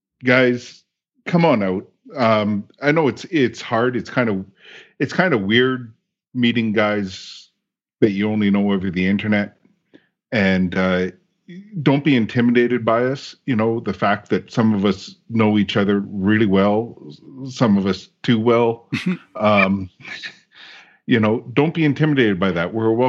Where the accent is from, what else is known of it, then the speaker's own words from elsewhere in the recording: Canada; being Canadian, these guys already have something all in common.